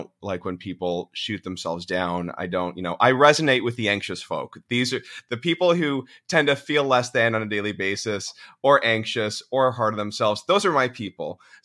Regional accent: Orangeville, Ontario, Canada; I'm from Orangeville, which is like a small town-ish. It's not small anymore, like anything around Toronto. It's now huge.

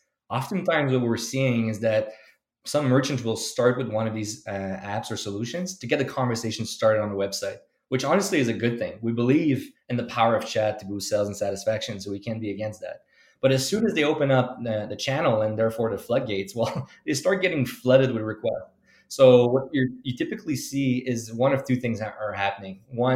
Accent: Canada; You heard in the intro … so that's a French name. So we're French Canadian.

